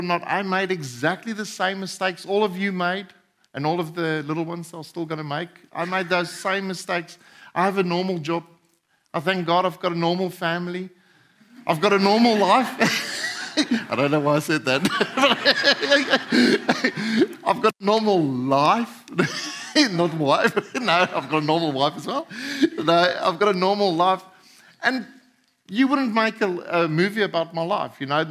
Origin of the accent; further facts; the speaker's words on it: Boksburg, Gauteng, South Africa; also born or lived in Springs; I was born in, if anyone's from South Africa, I was born in Springs, okay. I grew up in Boksburg.